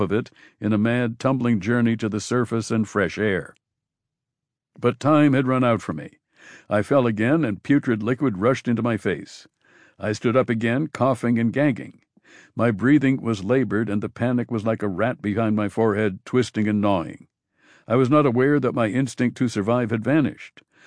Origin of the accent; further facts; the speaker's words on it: Riverside, California, United States; College did not appeal to me because far too many college graduates from my hometown of Riverside, California, were pumping gas in service stations.